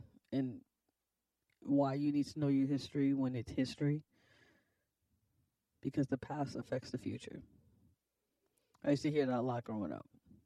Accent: United States; I just have to tell you, like, as an American, say what you want, but we are not by any stretch of the imagination above anyone else.

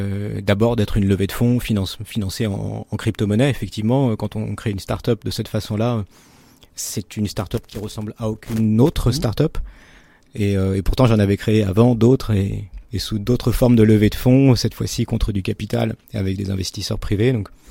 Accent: Maurepas, Île-de-France, France; J'ai grandi dans les Yvelines, secteur ville nouvelle, 50 ans en Yvelines. Une ville qui venait de sortir de terre, qui s'appelle Maurepas, comme beaucoup d'autres dans la région.

